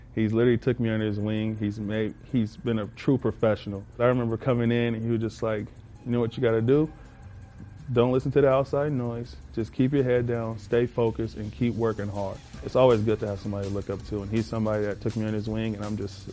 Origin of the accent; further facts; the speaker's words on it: Oakland, California, United States; Like, we both came from the same area. I'm from Oakland, California.